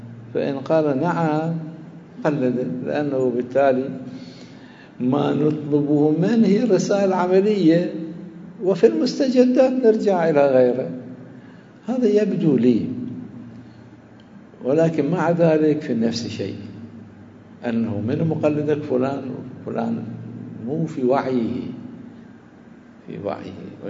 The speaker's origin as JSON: {"language": "Arabic", "town": "Najaf", "region": "Najaf Governorate", "country": "Iraq", "said": "كان عندنا في النجف الأشرف مرجع"}